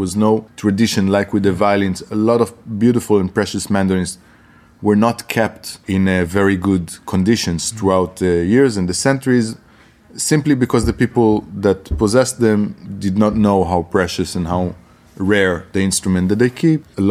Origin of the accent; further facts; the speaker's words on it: Israel; English is a second language; also born or lived in Italy; In my 20s, I lived in Italy. I studied there. I stayed there for 8 years. I'm Israeli, so I was born and brought up in Israel. I still consider Israel my home.